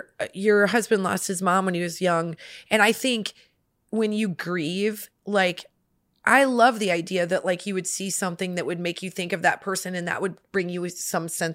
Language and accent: English; Midwest, United States; We're from the Midwest. You know, that's not an uncommon fashion.